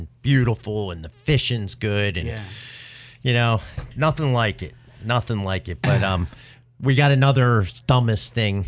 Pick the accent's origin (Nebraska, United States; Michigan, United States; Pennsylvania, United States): Pennsylvania, United States; Ambler; So way back, I grew up in Ambler, and there's this huge hill called Hendrick Street